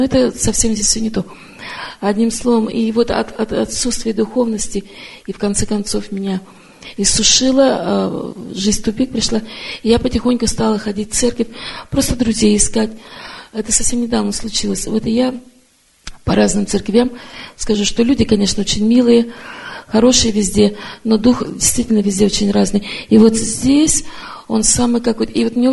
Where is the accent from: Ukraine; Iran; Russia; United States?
United States; Beaverton, Oregon; я из Бивертона, Орегон.